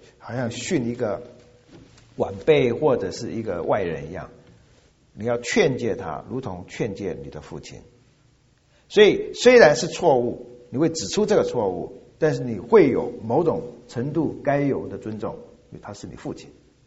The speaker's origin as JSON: {"language": "Chinese", "region": "Fujian", "country": "China", "said": "我们福建人的习俗，闽南人，我是福建闽南人哈。"}